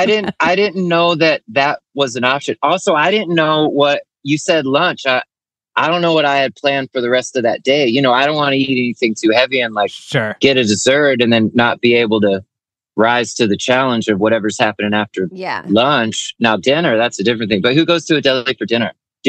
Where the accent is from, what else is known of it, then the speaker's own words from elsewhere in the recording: High Point, North Carolina, United States; I think in the town where I grew up in High Point, there were like a couple like really cool Mexican restaurants